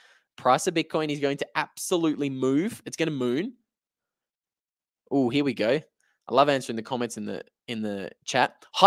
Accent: Australia; The Kingdom of Bhutan making a little bit of a visit to my home country of Australia.

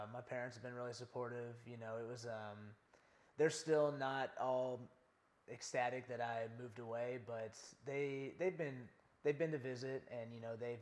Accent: Louisville, Kentucky, United States; now in Atlanta, United States; myself and decided to get out of Kentucky for a little bit and come to a bigger city. You know, growing up in Louisville, it's a decent-sized city, but not nearly as big as Atlanta.

